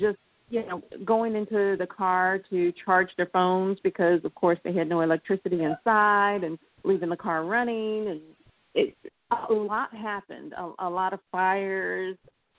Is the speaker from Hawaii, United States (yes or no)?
no; Detroit, Michigan, United States; Growing up in Detroit, my mom has taught me how to survive, and I did not miss a meal.